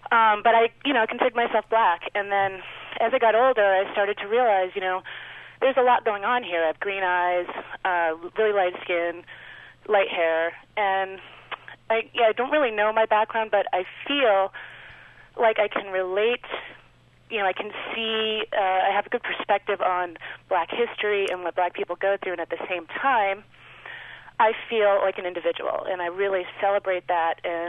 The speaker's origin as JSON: {"language": "English", "town": "Newton", "region": "Massachusetts", "country": "United States", "tie": "born or raised there", "said": "I was raised in Newton, Massachusetts, and I am mixed race. I'm externally black and white mixed."}